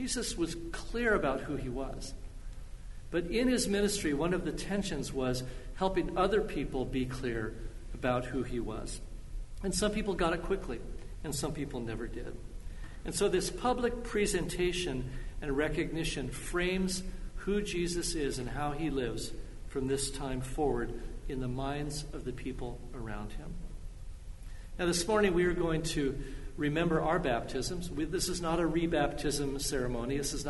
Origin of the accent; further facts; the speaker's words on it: Carpinteria, California, United States; This is an old packing crate label with a picture of my hometown. As you look from Carpinteria out in through the ocean to the Channel Islands, this is where I grew up